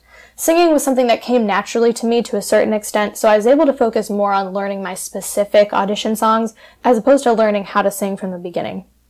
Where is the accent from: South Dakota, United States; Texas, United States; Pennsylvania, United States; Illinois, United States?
Illinois, United States; Chicago; born there; also born or lived in Connecticut; I was born in Chicago, and shortly after, I moved to Connecticut, where I spent the first 5 years of my life.